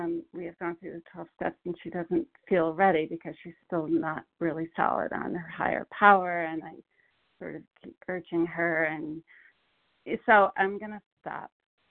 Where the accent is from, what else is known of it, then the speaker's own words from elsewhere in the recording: Connecticut, United States; I'm from Connecticut, grateful member of this program and compulsive overeater.